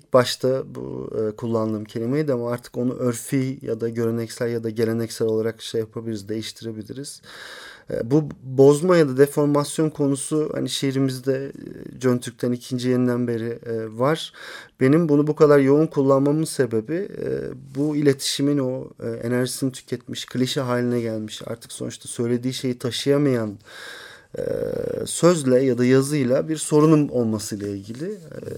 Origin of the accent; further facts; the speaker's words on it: Istanbul, Turkey; born there; 1976 yılında İstanbul'da doğdum.